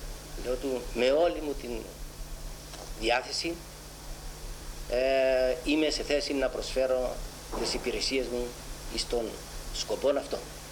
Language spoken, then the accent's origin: Greek; Larnaca, Larnaca District, Cyprus; born there; Γεννήθηκα στη Λάρνακα το έτος 1930.